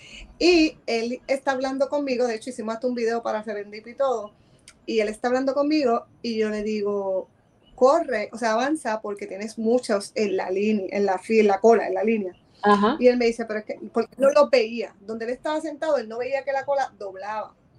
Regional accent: Barranquitas, Puerto Rico; also born or lived in Aibonito; yo soy criada, o sea, nací en Ay Bonito, vivo en Barranquitas desde siempre.

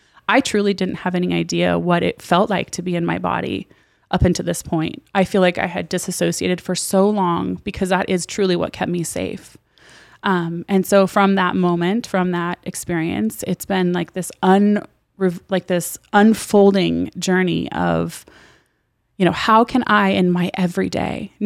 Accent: Nevada, United States; So I was raised in Nevada. I was raised by my dad until when he passed away when I was almost 16 years old. I lived in Nevada, and then my mom lived in California.

